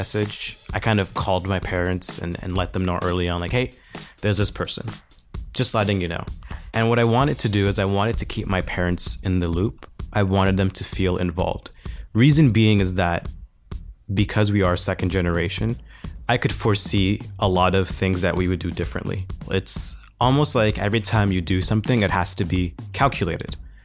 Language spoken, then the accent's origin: English; Zanzibar, Tanzania; also born or lived in Oman; I'm an Afro-Arab from Zanzibar and Oman.